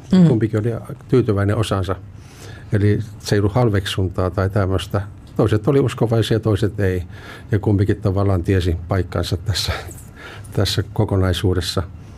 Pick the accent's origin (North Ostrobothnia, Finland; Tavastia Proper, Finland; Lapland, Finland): Lapland, Finland; Posio; sitten Posiolla, jossa olin kotoisin